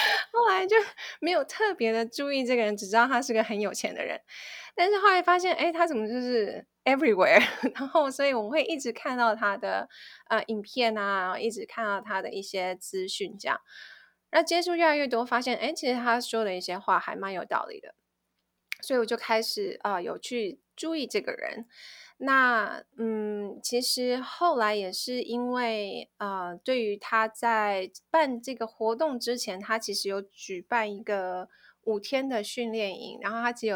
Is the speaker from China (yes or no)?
no; Taiwan; 我是在台湾出生长大的